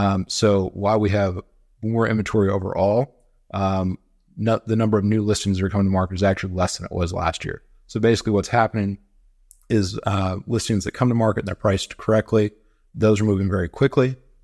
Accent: California, United States; now in Georgia, United States; So I've been here for about 16 years, but I'm originally from California. So happy to call Georgia home and love living here.

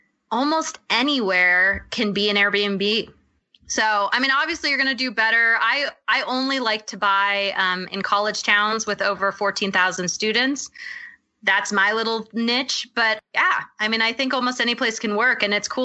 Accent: Maui, Hawaii, United States; I'm actually from Hawaii, so I'm from Maui

